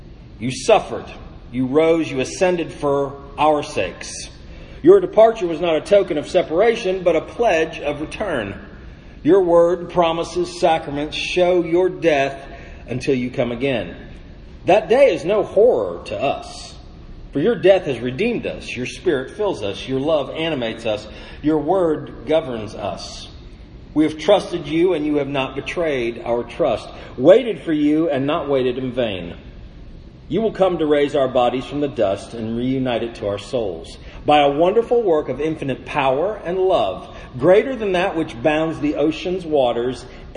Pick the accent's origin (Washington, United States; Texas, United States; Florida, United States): Florida, United States; I grew up in South Florida, and South Florida in the 60s and 70s was racially divided, but by a large geographic dividing point.